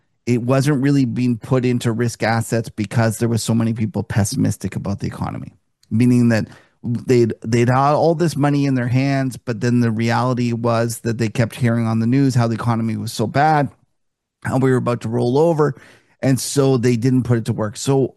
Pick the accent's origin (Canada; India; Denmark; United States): Canada; I'm a Canadian.